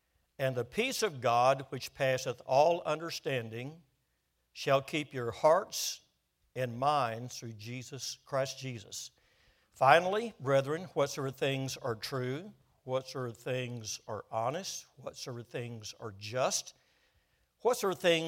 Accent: Waco, Texas, United States; born there; I was born in Waco, Texas, and, of course, I was born during the war, World War II

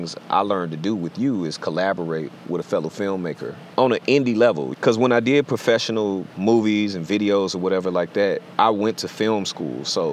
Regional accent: Chicago, Illinois, United States; Like, I come from Chicago, the hood, you know, whatever you want to call it.

